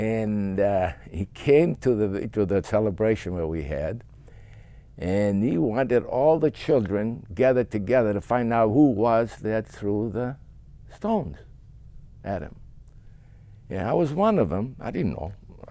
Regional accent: Albania; now in United States; I told him when I came over from Albania there, from that section of Albania, which is like we said, we're all Greeks there.

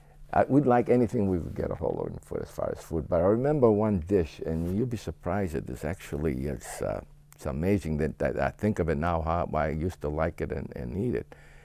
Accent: Albania; now in United States; I told him when I came over from Albania there, from that section of Albania, which is like we said, we're all Greeks there.

